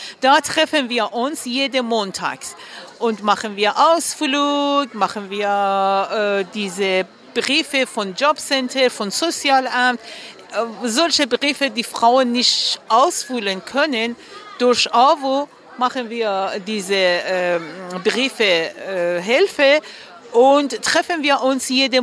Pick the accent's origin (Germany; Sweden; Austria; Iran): Iran; ich komme aus dem Iran